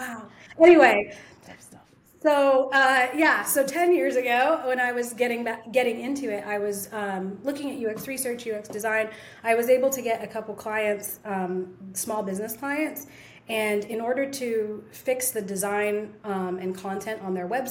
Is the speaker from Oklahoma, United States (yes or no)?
no; Utah, United States; also born or lived in Virginia / Austin; now in Oregon, United States; I am originally from Utah.